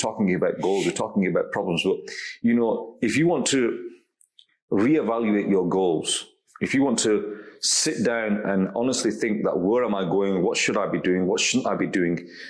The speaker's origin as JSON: {"language": "English", "country": "United Kingdom", "said": "And I said, I'm from UK."}